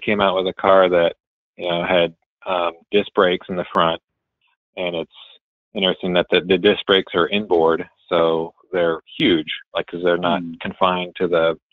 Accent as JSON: {"language": "English", "region": "Ohio", "country": "United States", "tie": "born or raised there", "lives_now": "Chicago, United States", "said": "So I kind of grew up all over, but mainly in Ohio. My dad was in the Air Force, so you know, we moved all over."}